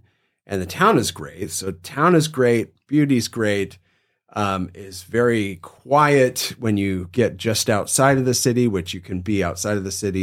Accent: Washington, United States; So grew up just north of Seattle.

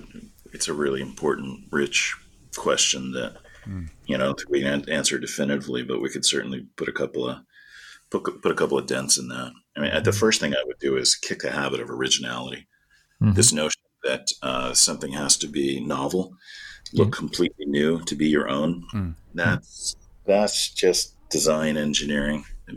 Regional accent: New Mexico, United States; as a kid growing up in New Mexico, I was very influenced by the Native Americans.

